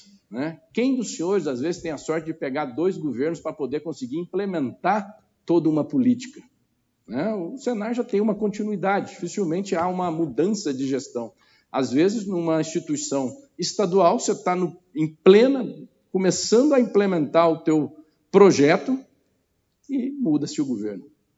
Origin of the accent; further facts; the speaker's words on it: Mato Grosso do Sul, Brazil; Eu tenho uma proximidade, sou do Mato Grosso do Sul